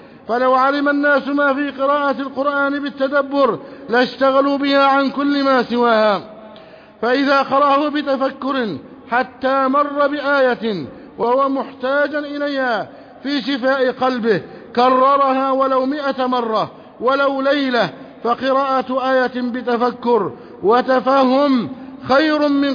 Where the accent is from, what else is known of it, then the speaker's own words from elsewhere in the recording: Egypt; اللهم احفظ بلدنا مصر